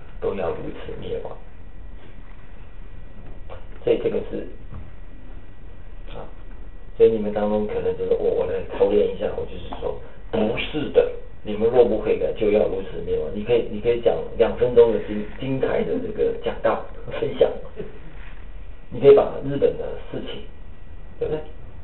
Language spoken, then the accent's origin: Chinese; China; 我是中国人呐、啊。我们上一辈，我们很有感觉，我们感觉很深刻的，因为那时我们逃到台湾嘛